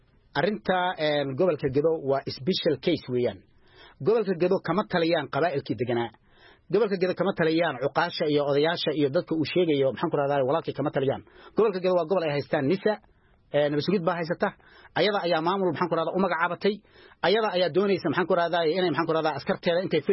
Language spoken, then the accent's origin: Somali; Gedo, Somalia; gobolka Gedo oo gobolkayga ah oo aan maxaan ku raadahay ku soo barbaaray